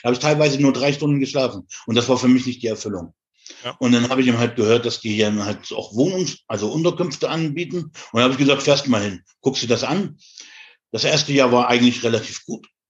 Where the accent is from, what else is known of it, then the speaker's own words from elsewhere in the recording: Saxony, Germany; Und ich bin ein gebürtiger Sachse.